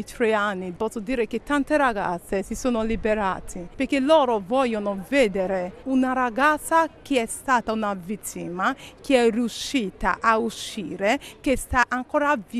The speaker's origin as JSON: {"language": "Italian", "country": "Nigeria", "second_language": "Italian", "moved": "as an adult", "lives_now": "Italy", "said": "Io ho 30 anni. Quando ero a mio paese non vivevo male, sono laureata in informatica, sebbene che la Nigeria c'è la crisi economica."}